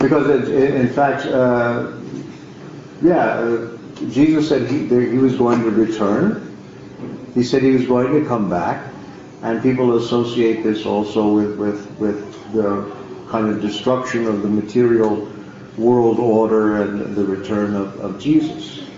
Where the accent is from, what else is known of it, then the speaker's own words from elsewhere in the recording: Oklahoma, United States; also born or lived in Texas; But when I was a child, I spent part of my time growing up in the Southwest, Oklahoma and Texas.